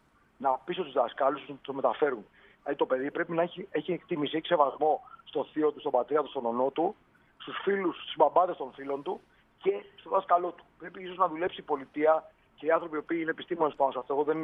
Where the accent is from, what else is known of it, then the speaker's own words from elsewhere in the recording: Greece; με βρίζουν εμένα και ας μην ξέρουν ότι είμαι Έλληνας.